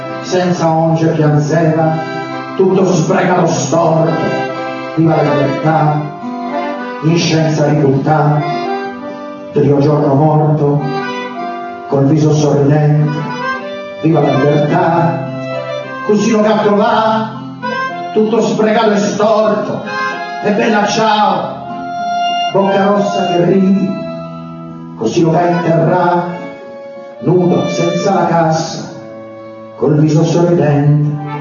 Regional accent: Lecce, Apulia, Italy; now in Milan, Italy; il mio triestino, essendo un leccese che vive a Milano, non è proprio filologico

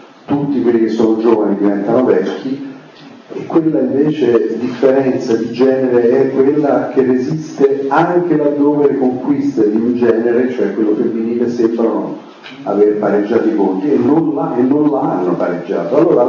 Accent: Rome, Lazio, Italy; in quanto romano

